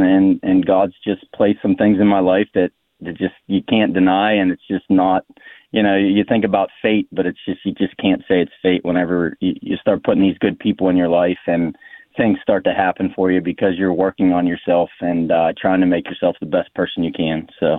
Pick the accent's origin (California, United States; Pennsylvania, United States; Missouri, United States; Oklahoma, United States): Pennsylvania, United States; Worthington; I grew up in Worthington, PA, which is, I went to Kittanning High School. It's about an hour from Pittsburgh.